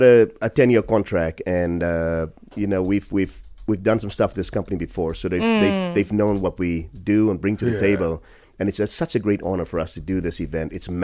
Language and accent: English; South Africa; first language Afrikaans; English is a second language; That's my mother tongue. My mom would beat my ass. So they just joking, man. But it's the point I'm trying to make is it's so good to be back. It's this is home. This will always be home.